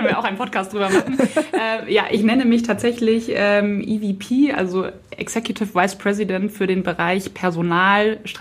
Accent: Munich, Bavaria, Germany; born there; now in Cologne, Germany; Ich bin eigentlich in München geboren, da hieß es Fasching

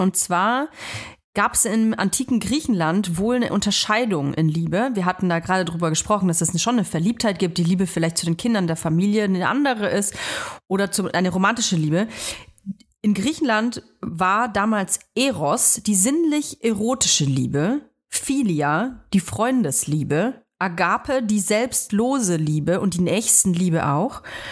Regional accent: Germany; born there; ich bin nun mal hier in Deutschland geboren

